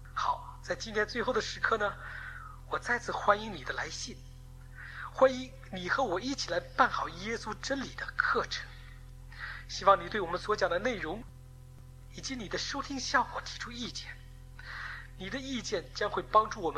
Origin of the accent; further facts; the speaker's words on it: China; 一是我们中国人